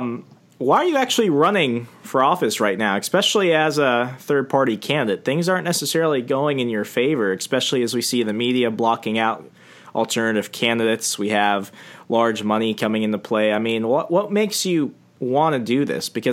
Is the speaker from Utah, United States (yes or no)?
no; Arizona, United States; someone who's running for state office out in Arizona, my home state.